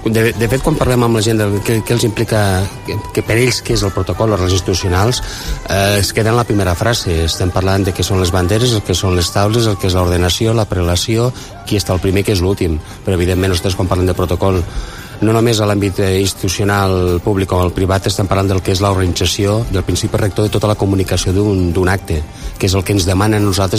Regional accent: Lleida, Catalonia, Spain; born there; A Lleida, al barri de Pardinyes.

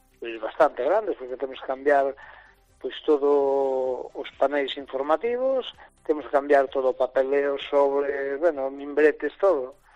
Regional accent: Campo Lameiro, Galicia, Spain; Seguimos decir como siempre, imos a campo, somos de Campo Lameiro y después imos o campo, cuando íbamos al centro.

